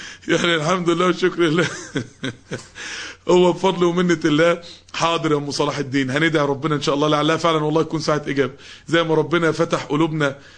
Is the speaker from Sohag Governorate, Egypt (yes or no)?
no; Mansoura, Dakahlia, Egypt; الدعوه عندنا في المنصوره تقوم على رجلها شويه